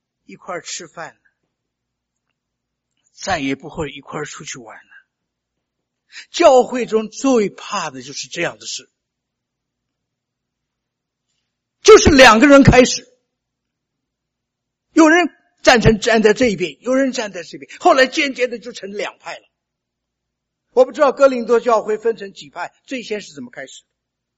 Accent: China; 你看我们中国人做字做得多么好啊

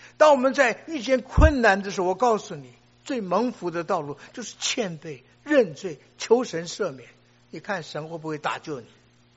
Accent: China; 你知道我们中国人很多人都有偶像的崇拜，我们今天还是有很多同胞们过年过节的时候到庙里去拜呀。

